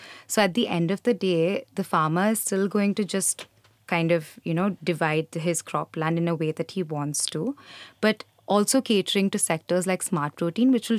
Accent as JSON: {"language": "English", "region": "Kerala", "country": "India", "said": "I come from Kerala, so I know that within Kerala itself, like just across the breadth of Kerala, we eat very different kinds of fish."}